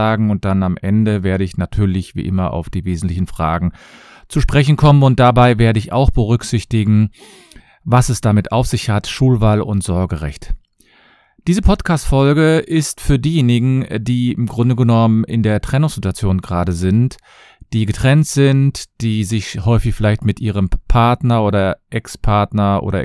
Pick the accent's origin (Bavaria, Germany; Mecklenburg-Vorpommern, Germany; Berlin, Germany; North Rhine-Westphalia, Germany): North Rhine-Westphalia, Germany; Cologne; ich komme aus Köln und ich freue mich, dass ihr wieder dabei seid.